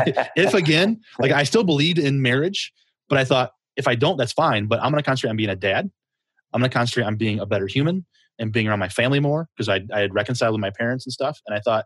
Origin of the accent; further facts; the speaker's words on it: Kalamazoo, Michigan, United States; I'm from Kalamazoo. How does this work?